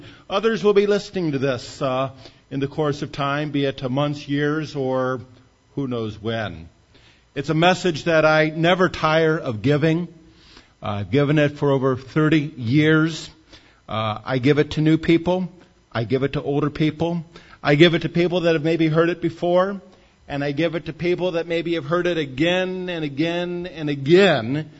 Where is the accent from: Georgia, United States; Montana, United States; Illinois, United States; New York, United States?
Illinois, United States; Berwyn; born there; I was born in Berwyn, Illinois.